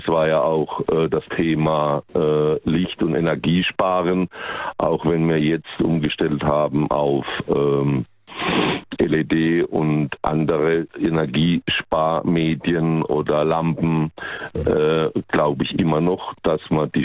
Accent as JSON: {"language": "German", "town": "Bruchsal", "region": "Baden-Württemberg", "country": "Germany", "tie": "born there", "lives_now": "Zollernalbkreis, Germany", "said": "Also geboren in Bruchsal, wohne seit 35 Jahren im Zollernalbkreis und bin gerade aktuell am Wochenende in Speyer."}